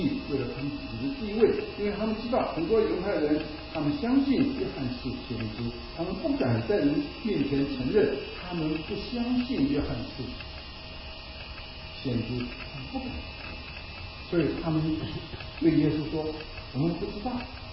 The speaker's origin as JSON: {"language": "Chinese", "country": "China", "said": "我们中国人也知道过年的时候，大家是很兴奋的过年"}